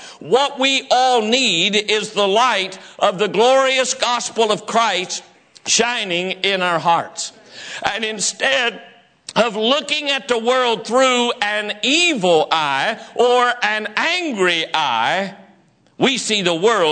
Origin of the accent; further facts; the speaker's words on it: West Virginia, United States; I know that it's pronounced grievance, but I'm from West Virginia and we pronounce it grievance.